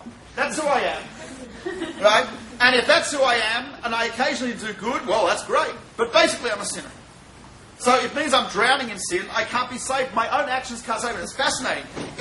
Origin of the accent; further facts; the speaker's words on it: Australia; Because I'm Australian